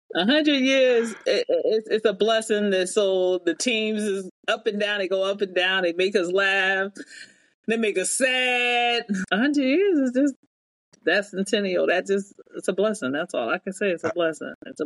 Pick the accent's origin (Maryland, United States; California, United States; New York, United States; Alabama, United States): New York, United States; I'm from New York, so I want a team that's here.